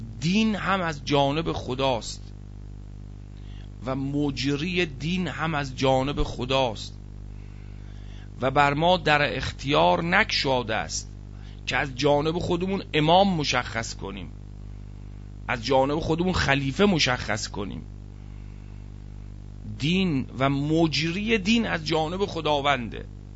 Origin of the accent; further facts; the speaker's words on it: Iran; ما مال ایرانیم